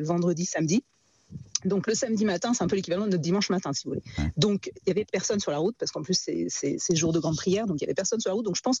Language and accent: French; France; en tant que Français